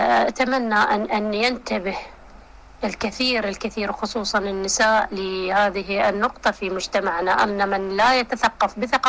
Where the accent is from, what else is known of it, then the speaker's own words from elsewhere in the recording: Iraq; accent: Iraqi; مثل ما نقول في لهجتنا العراقية أنها كشخة